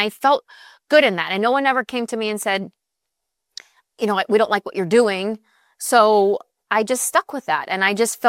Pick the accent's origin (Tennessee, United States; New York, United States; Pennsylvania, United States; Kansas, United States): Pennsylvania, United States; Pittsburgh; I grew up in Pittsburgh.